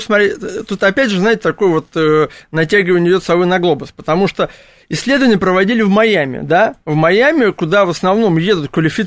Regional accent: Moscow, Russia; Город я коренной москвич, у меня отец из Владимирской области.

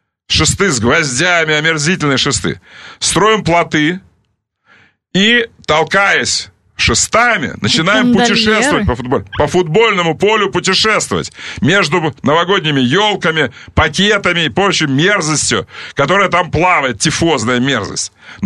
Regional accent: Dzyomgi, Khabarovsk Krai, Russia; а я из Дзёмок, понятно? Значит, вот что такое Дзёмки.

